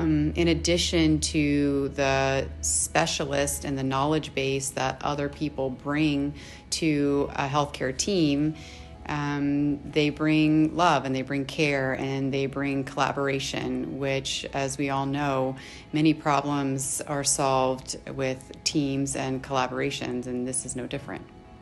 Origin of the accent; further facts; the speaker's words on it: Louisiana, United States; Originally, I'm from Louisiana.